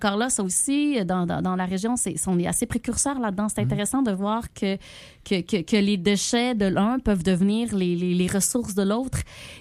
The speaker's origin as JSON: {"language": "French", "town": "Brigham", "region": "Quebec", "country": "Canada", "tie": "born there", "said": "c'est vrai que je me décris du milieu rural. Je suis née à Brigham, un petit village, avec des chevaux."}